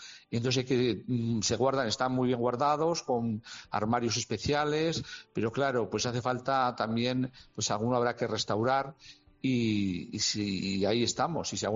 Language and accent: Spanish; Tudela, Navarre, Spain; yo también soy de Tudela.